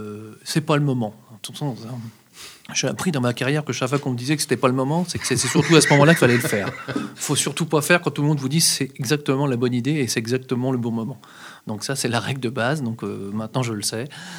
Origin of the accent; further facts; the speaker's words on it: Normandy, France; Je suis de Normandie. Hein. J'habite à une centaine de kilomètres du Havre. Je viens d'un endroit dans pleine campagne.